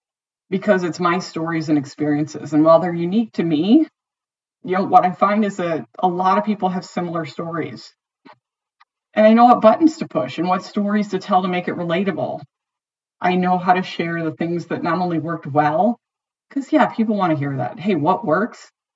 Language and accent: English; Detroit, Michigan, United States; my team at work … because I grew up in Detroit.